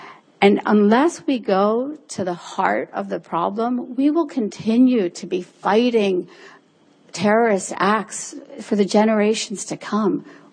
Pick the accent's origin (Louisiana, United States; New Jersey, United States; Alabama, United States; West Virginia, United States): West Virginia, United States; Morgantown; communities from my hometown of Morgantown, West Virginia, to Northern Virginia, to the rest of the world.